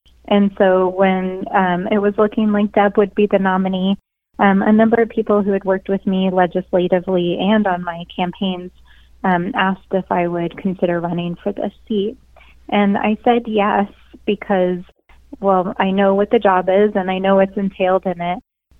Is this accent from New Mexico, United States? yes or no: yes; New Mexico, United States; And I was born and raised right here in New Mexico.